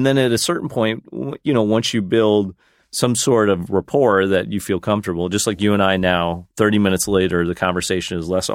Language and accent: English; United States; Well, he's an American. I'm an American.